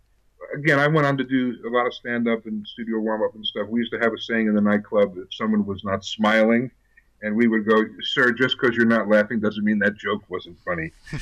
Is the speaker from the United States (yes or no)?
yes; New York, United States; That was the turning point of my life. Is growing up in New York, there were heavy, you know, comedians.